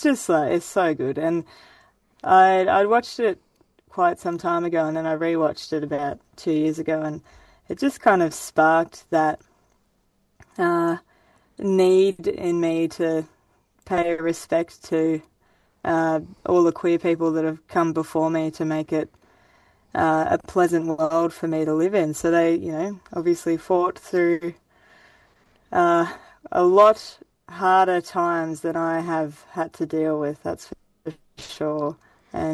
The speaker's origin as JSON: {"language": "English", "town": "Grafton", "region": "New South Wales", "country": "Australia", "tie": "born or raised there", "said": "I grew up in Grafton. It's like a small town, about 25,000 to 30,000 people, northern New South Wales."}